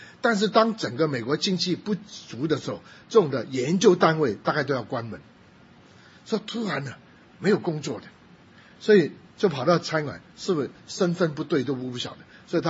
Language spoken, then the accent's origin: Chinese; Guangzhou, Guangdong, China; 然后我是广州人